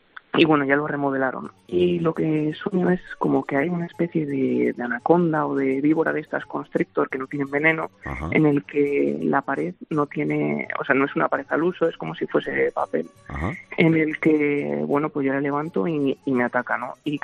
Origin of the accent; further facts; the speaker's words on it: Alcorcón, Community of Madrid, Spain; en un centro comercial de mi casa, yo soy de Alcorcón